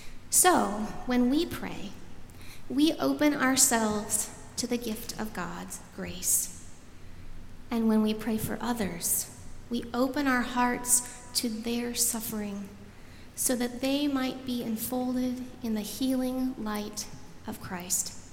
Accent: Michigan, United States; now in Nashville, United States; I grew up in Michigan, and when I first moved here to Nashville, people would comment about my accent.

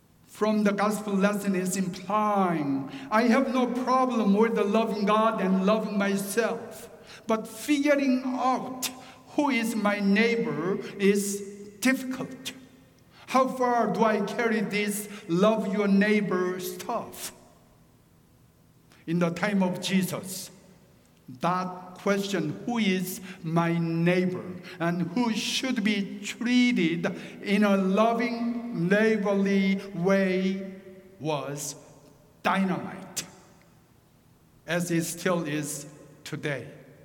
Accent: South Korea; accent: Korean; first language Korean; English is a second language; Okay, otherwise I can preach in Korean. I can do much better. Korean is my mother tongue, and I can preach with full confidence.

